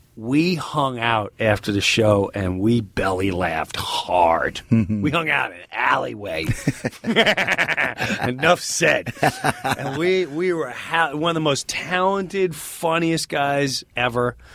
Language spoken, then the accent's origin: English; New York, United States; I'm Long Island. Long Island.